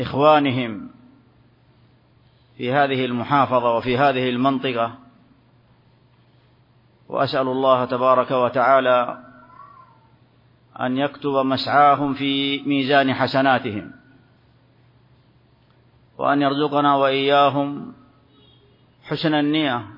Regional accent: Saudi Arabia; بلادنا المملكة العربية السعودية

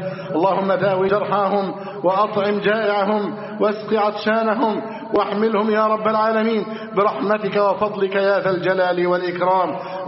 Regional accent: Egypt; اللهم احفظ بلدنا مصر أمنا أمانا

